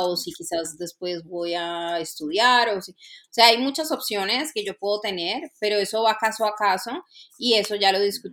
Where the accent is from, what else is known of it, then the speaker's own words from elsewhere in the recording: Chile; Y para ese caso, por ser de Chile, pues pido un ETA